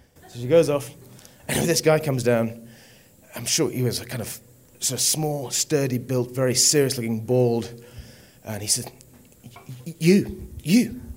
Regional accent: Zimbabwe; born there; But, you know, I came from Africa. I was born in Zimbabwe.

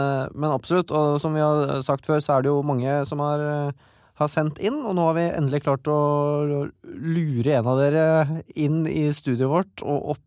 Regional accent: Hønefoss, Buskerud, Norway; jeg kommer jo fra... en av Norges mest kjente pølsebyer, hvis det lov å si det. Jeg kommer jo fra Hønefoss

